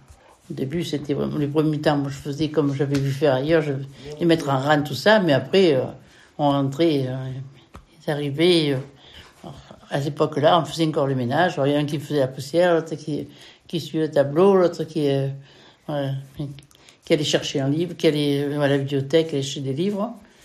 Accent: Brampt, Occitanie, France; je suis native de Brampt et je suis née en juin 51

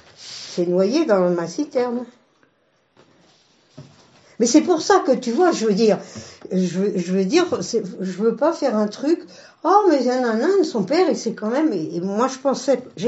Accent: Paris, Île-de-France, France; born there; Je suis née à Paris en 48

